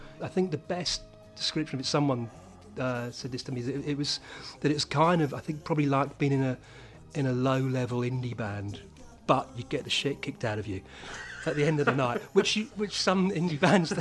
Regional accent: England, United Kingdom; I'm an Englishman

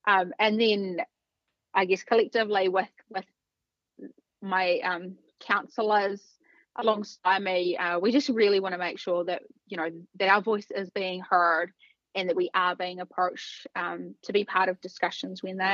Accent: Southland, New Zealand; now in Canterbury, New Zealand; So I grew up in Southland and moved to Canterbury about 8 years ago, and I've been dairy farming for a few years now.

